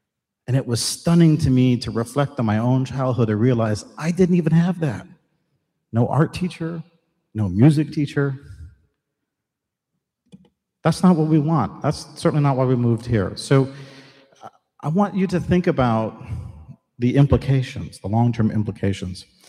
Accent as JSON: {"language": "English", "region": "California", "country": "United States", "tie": "born or raised there", "said": "because I grew up in California in the 80s."}